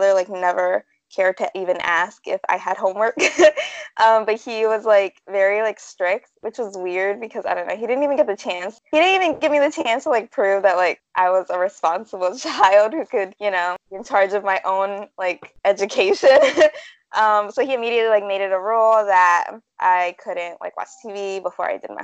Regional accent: Philadelphia, Pennsylvania, United States; So I was born and raised in North Philly. Under a single mother, I have a ton of siblings.

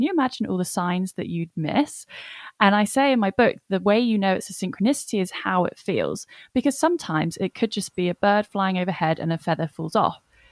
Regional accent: South West England, United Kingdom; born there; I was born in Cornwall, so was my brother, so was my sister. My grandparents still live there. So we have a huge connection to Cornwall.

